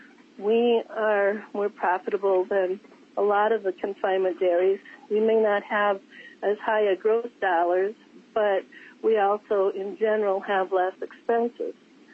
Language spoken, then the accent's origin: English; Canton, Minnesota, United States; from Canton, Minnesota, down in the southeast corner of Minnesota.